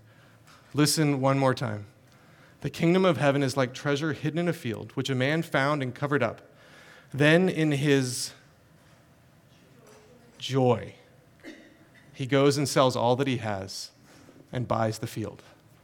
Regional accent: North Carolina, United States; I grew up in North Carolina, the beach, right?

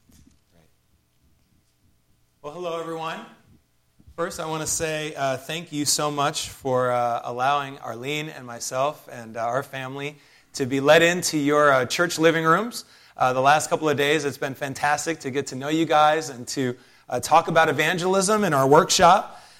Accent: Oregon, United States; also born or lived in New York / England / Utah / Los Angeles; it's great for us, and for me in particular, to be back in Oregon and to be in my hometown.

